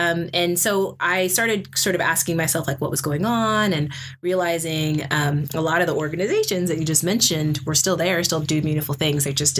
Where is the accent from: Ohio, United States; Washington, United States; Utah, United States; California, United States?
California, United States; Sacramento; now in Oakland, United States; Yeah. So I am from Sacramento originally. I lived in Oakland for a long time, left for about 7 years, and then came back 2 years ago